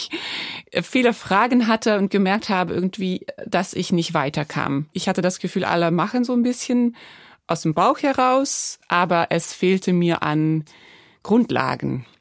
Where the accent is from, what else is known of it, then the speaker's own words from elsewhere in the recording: Belgium; Ich komme aus Belgien ursprünglich